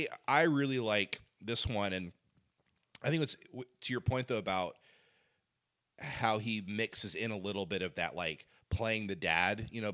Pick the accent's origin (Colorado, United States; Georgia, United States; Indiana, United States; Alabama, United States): Indiana, United States; but it's also the street, it's also the road I grew up on in Indiana, US 31.